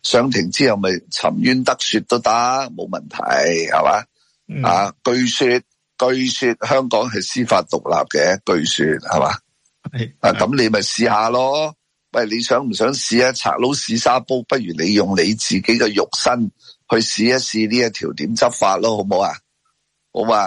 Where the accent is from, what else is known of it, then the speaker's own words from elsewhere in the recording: China; 但系我系中国人嚟噶嘛？你系咪中国人先？